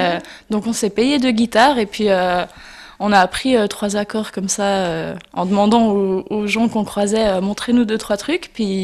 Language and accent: French; Le Locle, Neuchâtel, Switzerland; Non, j'ai grandi au Locle, et puis ça fait 6 ans que je suis partie en Valais. Et en même temps, mes parents sont venus ici, à Bévillard, et effectivement, je connais pas trop la région.